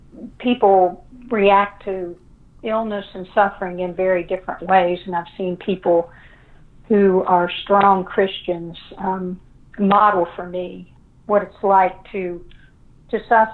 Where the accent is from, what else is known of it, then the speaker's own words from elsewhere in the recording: West Virginia, United States; I grew up in West Virginia, and while we were never poor, both of my parents were from working class homes